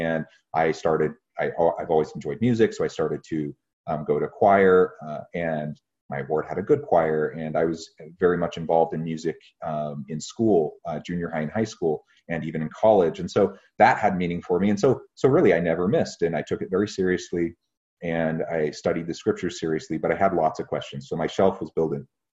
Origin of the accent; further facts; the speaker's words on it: Oregon, United States; also born or lived in Ohio / Missouri; now in Utah, United States; I was born in Ohio, grew up mostly in Oregon, and then my family moved out to Missouri later in my teenage years. And then I eventually found my way to Utah for school